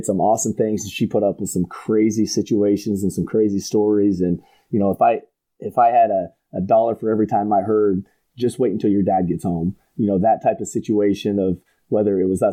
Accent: Indiana, United States; I grew up in Southern Indiana

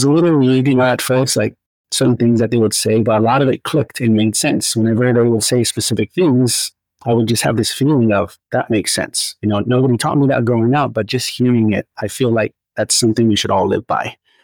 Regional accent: Hawaii, United States; moved away as an adult; now in San Diego, United States; Yeah, so I was born and raised in Hawaii. And as an adult, as I got into my 20s, I moved to San Diego.

